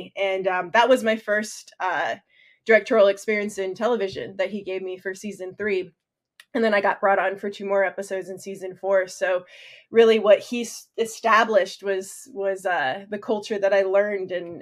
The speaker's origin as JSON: {"language": "English", "region": "Tennessee", "country": "United States", "tie": "born or raised there", "said": "I grew up in Tennessee in a pretty small town, and, you know, the representation I saw wasn't super huge or diverse, and I was a Mexican-American queer kid"}